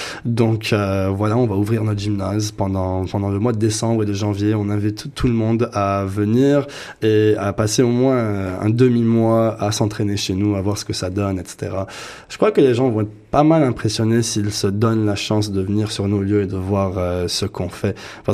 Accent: Toronto, Ontario, Canada; Mais tout le monde à United Athletics parle français et anglais. On vient des écoles francophones de Toronto. On est des jeunes qui ont grandi ici.

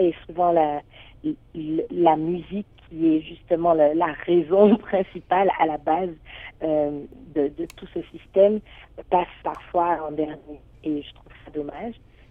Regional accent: Guadeloupe; Donc, du coup, j'ai grandi en Guadeloupe, donc j'ai été baignée dans l'environnement là

